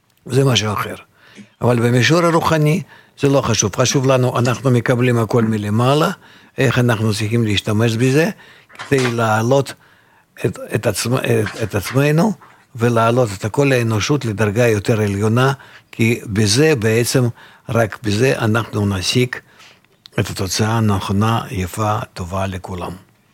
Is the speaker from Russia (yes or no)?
yes; Russia; moved away as an adult; now in Israel; גם כן הגעתי מרוסיה בגיל 30, והייתי חי שם, ואני הבנתי והרגשתי עד כמה שהמשטר יכול להיות חזק ומועיל במקרים מסוימים.